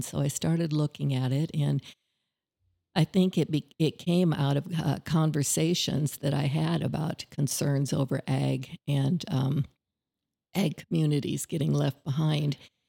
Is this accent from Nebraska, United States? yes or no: yes; Osmond, Nebraska, United States; I am a small town Nebraska girl, born and raised in Nebraska, but kind of all over Nebraska. My first 12 years were in Osmond.